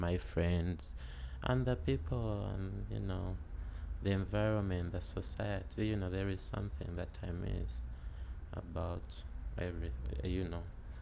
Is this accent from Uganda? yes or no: yes; Kampala, Central Region, Uganda; I grew up in Kampala, Kampala, which is the capital city of Uganda, and I grew up on an estate.